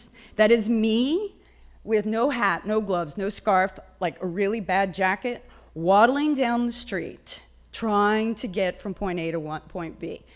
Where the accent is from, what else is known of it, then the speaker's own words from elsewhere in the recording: Alice, Texas, United States; It took me 24 years to get out of Texas, and it took me 8 years to come back. I was born in Alice, Texas. Go Coyotes.